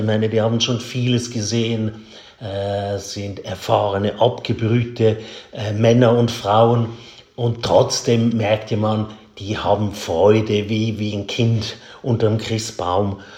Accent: Switzerland; Ich finde sie nicht nur, weil ich Schweizer bin, gelungen. Selbst für mich als Schweizer ist sie spannend anzuschauen.

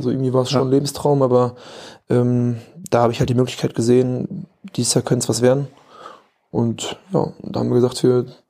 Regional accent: Bocholt, North Rhine-Westphalia, Germany; also born or lived in Cologne; now in Bochum, Germany; ich bin jetzt nach Bochum gezogen. Ja, ein bisschen näher in die Heimat wieder. Ich komme ja aus Bocholt, ist circa eine Stunde aus Bocholt, spiele auch da noch Hallenvolleyball. War aus Köln dann doch echt eine gute Strecke bis zum Training.

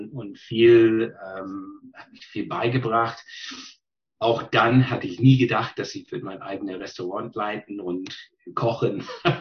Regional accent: British Columbia, Canada; German is a second language; moved away; Ja, ich bin geboren in British Columbia, groß geworden auf Vancouver Island, da studiert, habe mein Gymnasium gemacht, Abitur und dann studiert.

